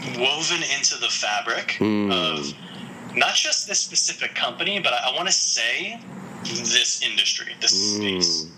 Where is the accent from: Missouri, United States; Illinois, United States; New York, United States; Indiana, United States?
New York, United States; Queens; Bayside, Queens.